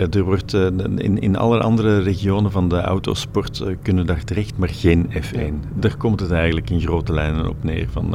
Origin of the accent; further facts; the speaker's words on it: Heusden-Zolder, Limburg, Belgium; Dat was veel jaren geleden in Argentinië en ik zeg, ik ben van Heus de Zolder. Niemand wist waar het lag, ja.